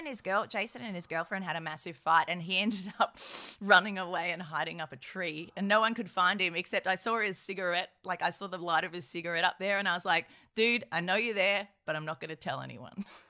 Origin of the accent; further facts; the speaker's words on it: Queensland, Australia; also born or lived in New South Wales; It's because I'm from Queensland initially, and I've softened dancer to dancer, lantana to lantana, and castle to castle because I used to get picked on in New South Wales as a kid.